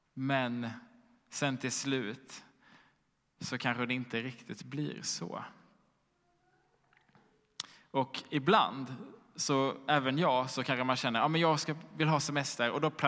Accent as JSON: {"language": "Swedish", "town": "Helsingborg", "region": "Skåne", "country": "Sweden", "tie": "born or raised there", "said": "Jag sitter vid frukostbordet hemma i Helsingborg."}